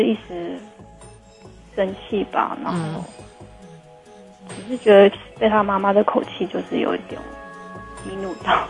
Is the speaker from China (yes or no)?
no; Hsinchu, Taiwan; 我是新竹人，他桃园人